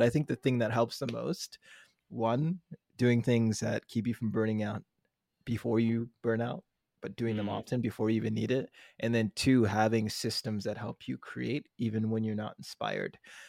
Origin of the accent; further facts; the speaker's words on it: Minnesota, United States; Like I grew up in Minnesota, so I like skied and snowboarded a little bit, but never like real.